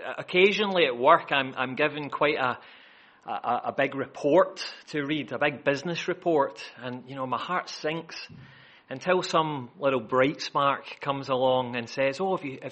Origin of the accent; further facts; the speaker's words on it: Scotland, United Kingdom; as a Scotsman, I'm not used to temperatures above 12 degrees.